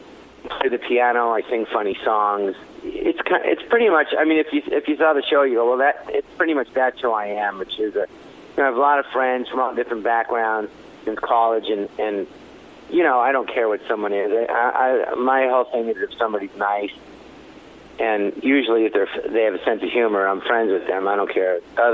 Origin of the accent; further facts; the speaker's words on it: Los Angeles, California, United States; I grew up in Los Angeles, and when my dad sent me to this summer camp